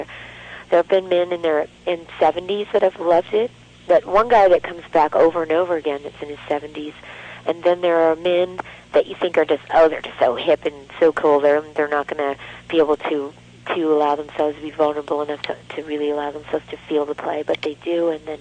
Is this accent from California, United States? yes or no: yes; Hollywood, California, United States; You know, I was raised in Hollywood.